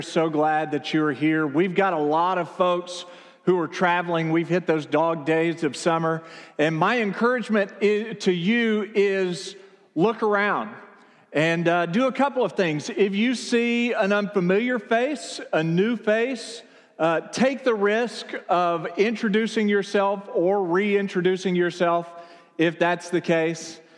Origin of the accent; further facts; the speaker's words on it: Amarillo, Texas, United States; Well, I grew up in Amarillo, Texas, until I was 8 years old.